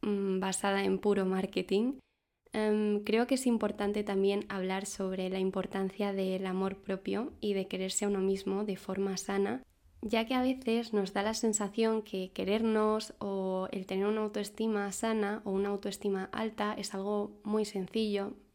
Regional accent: Madrid, Community of Madrid, Spain; tengo 26 años, soy de Madrid y ahora mismo me encuentro en un proceso de empezar de cero.

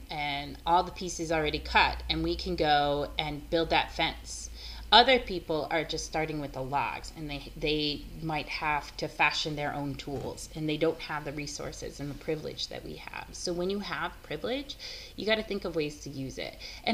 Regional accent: United States; first language English; I am an English, my first language is English. Like, I'm a United States citizen.

